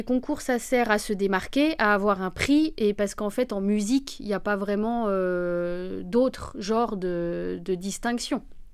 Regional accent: Dole, Bourgogne-Franche-Comté, France; moi je viens de Dole, dans le Jura

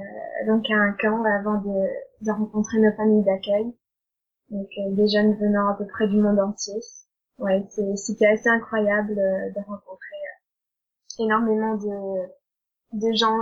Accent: Ballon-Miré, Pays de la Loire, France; now in Denmark; j'ai 16 ans, presque 17. Et maintenant, j'habite au Danemark, au nord de Copenhague. Voilà. Et sinon, en France, je viens de Ballon-Miré

